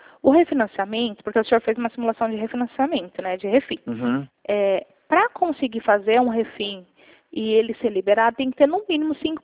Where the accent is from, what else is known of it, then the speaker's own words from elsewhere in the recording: Campinas, São Paulo, Brazil; Não, eu sou de Campinas.